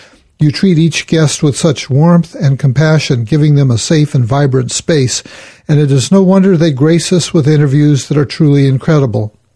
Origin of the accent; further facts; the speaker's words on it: Thailand; moved away as an adult; also born or lived in Bangladesh / Hawaii, United States; now in United States; I'm not from the United States and have my own understanding of beauty, gender roles, etc., collected from different cultures. I was born in Bangladesh, lived in Hawaii until I was 6, then in Thailand until I was 18, and moved to the U.S. for school and work.